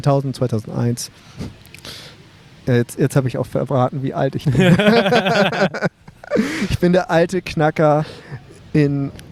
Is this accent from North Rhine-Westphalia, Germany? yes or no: no; Flensburg, Schleswig-Holstein, Germany; born there; Ich bin in der Tat gebürtiger Flensburger.